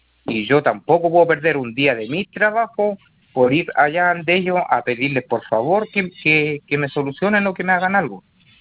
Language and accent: Spanish; Linares, Maule, Chile; Ya, yo soy de acá de Linares.